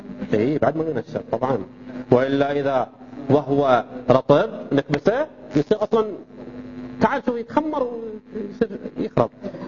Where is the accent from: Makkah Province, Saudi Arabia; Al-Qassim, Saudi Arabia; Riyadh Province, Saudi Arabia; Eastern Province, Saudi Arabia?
Eastern Province, Saudi Arabia; Al-Ahsa; بينما مثل التمر المنشف اللي عندنا في الأحساء